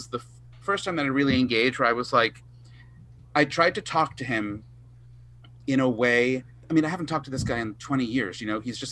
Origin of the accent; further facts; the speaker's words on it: New York, United States; I'm from Long Island, it's like buffoon nation